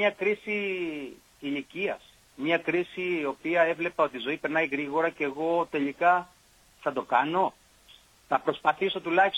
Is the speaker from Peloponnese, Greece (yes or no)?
no; Megara, Attica, Greece; Εγώ, όπως ξέρετε, γεννήθηκα και μεγάλωσα στα Μέγαρα και επαγγελματικά σταδιοδρόμησα στα Μέγαρα, σε μια οικογενειακή επιχείρηση, μέχρι 42 χρόνια.